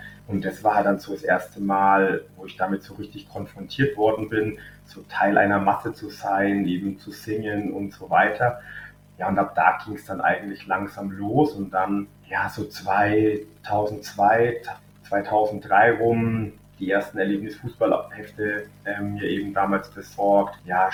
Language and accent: German; Fürth, Bavaria, Germany; ich bin eben im Laubenweg auch aufgewachsen, also in unmittelbarer Nähe zum Stadion. Mein Papa ist ebenso gebürtiger Fürther